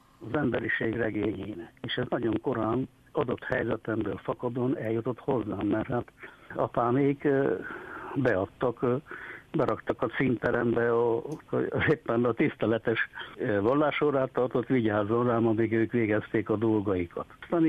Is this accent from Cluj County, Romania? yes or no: no; Küsmőd, Harghita, Romania; also born or lived in Etéd; én Küsmőden születtem, és ott éltem 10 éves koromig. Akkor költöztünk át a községközpontba, mert Küsmőd egy nagyon kicsi falu. Községközpontba akkor költöztünk át Etédre